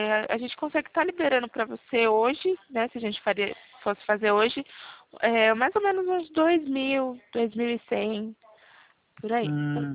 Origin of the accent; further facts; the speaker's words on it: Mairinque, São Paulo, Brazil; eu sou de Mairinque também, tá?